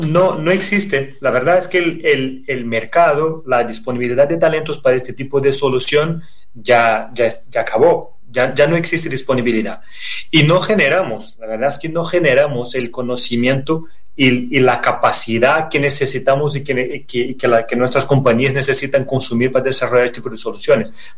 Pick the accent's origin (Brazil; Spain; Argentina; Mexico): Brazil; Spanish is a second language; No soy en español, no tengo español fluente, soy brasileño, pero intentaré hacer lo mejor que pueda.